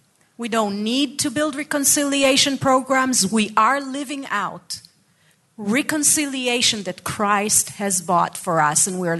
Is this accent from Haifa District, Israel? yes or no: yes; Haifa, Haifa District, Israel; English is a second language; I'm a Haifa born. Someone in the crowd was saying how beautiful Haifa is. I didn't tell you, but I was born in Haifa. I was raised in Haifa, beautiful city. And it's kind of a mixed city where Arabs and Jews and all kinds of nationalities are at.